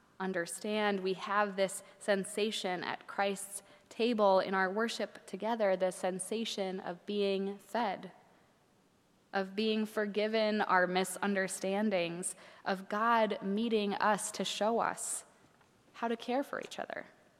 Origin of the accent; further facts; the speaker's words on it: Minneapolis, Minnesota, United States; In my hometown of Minneapolis this week, interfaith clergy won a lawsuit against the Department of Homeland Security